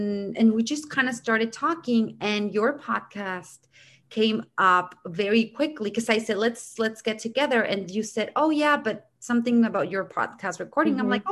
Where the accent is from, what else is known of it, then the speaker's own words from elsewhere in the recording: Guadalajara, Jalisco, Mexico; now in Los Angeles, United States; I moved in from Guadalajara, which is in Mexico, where I was born and raised. But I moved here because I wanted to pursue a career in acting. At that time, the best idea of seemed to be LA.